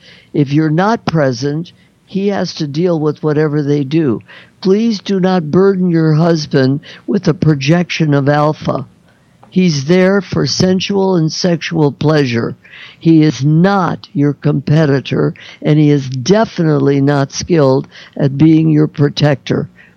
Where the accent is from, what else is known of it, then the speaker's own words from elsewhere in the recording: Chicago, Illinois, United States; born there; I was born in Chicago.